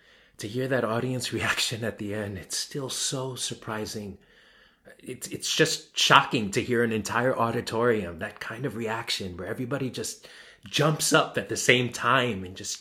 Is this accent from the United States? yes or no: yes; New York, United States; I'm a New Yorker. I was here when everything happened.